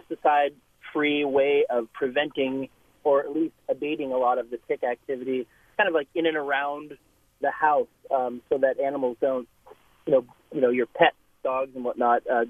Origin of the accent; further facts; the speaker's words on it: Nevada City, California, United States; I grew up in the Sierra foothills just outside of Nevada City on 13 acres, and it seemed to me that during the wetter months there were just way more ticks around.